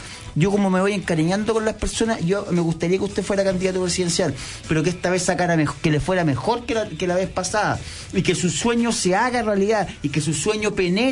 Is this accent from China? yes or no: no; Chile; somos chilenos